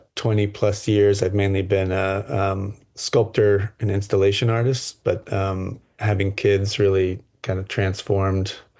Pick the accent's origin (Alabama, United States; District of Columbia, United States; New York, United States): New York, United States; Manhattan; I grew up in Manhattan, but spent a lot of time in the woods of Westchester and camping all over the Southeast, where my extended family is.